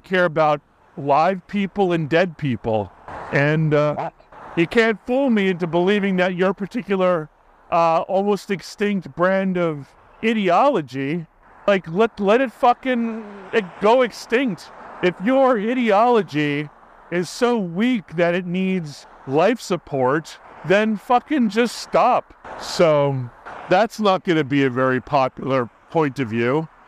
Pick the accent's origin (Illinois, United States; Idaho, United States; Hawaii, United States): Hawaii, United States; I grew up in Hawaii. Everybody was so interested in their stupid ethnicity in Hawaii that it just became boring.